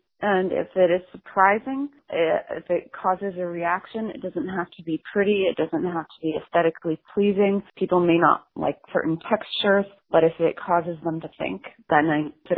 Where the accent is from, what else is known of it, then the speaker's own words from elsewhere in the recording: Canada; moved away as an adult; now in United States; I am a Canadian artist who's been living in the States since 2006.